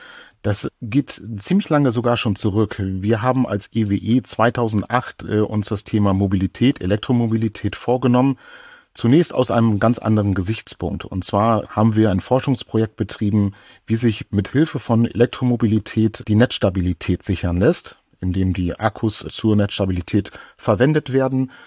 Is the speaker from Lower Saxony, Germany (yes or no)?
yes; Oldenburg, Lower Saxony, Germany; ich komme ja aus Oldenburg